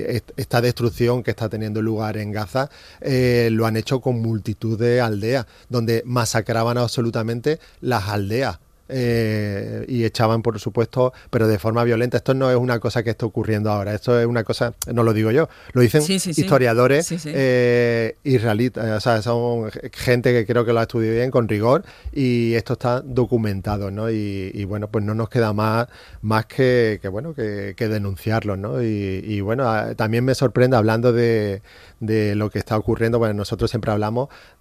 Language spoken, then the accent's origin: Spanish; Spain; Y la verdad que yo como español